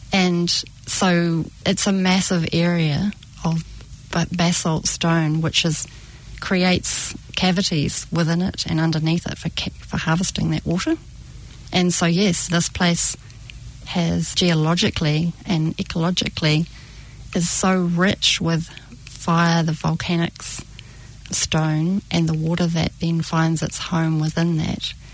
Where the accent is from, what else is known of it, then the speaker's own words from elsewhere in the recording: Stratford, Taranaki, New Zealand; I was brought up with in Stratford, which was a little town, very busy little town, and outlying farms.